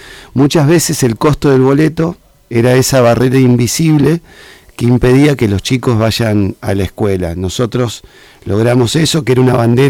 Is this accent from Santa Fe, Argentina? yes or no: yes; Santa Fe, Argentina; De Villa Setúbal. De Villa Setúbal, ahí pegadito a Villadora.